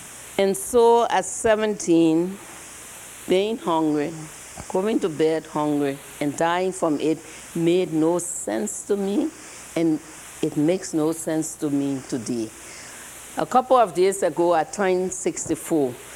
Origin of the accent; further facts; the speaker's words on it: Liberia; accent: Liberian; And then with my Liberian accent, I need this mic so that you understand.